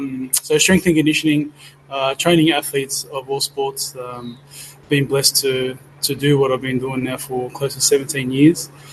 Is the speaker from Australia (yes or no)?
yes; Australia; You know, as an Aussie, you know, you only see it the Super Bowl